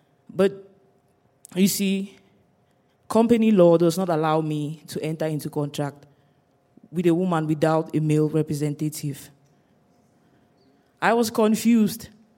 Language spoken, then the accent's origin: English; Cameroon; Growing up in Cameroon